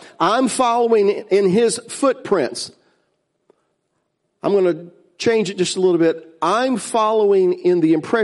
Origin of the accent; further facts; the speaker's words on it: the South, United States; Now, I grew up in the South, and there were people in the South who thought that meant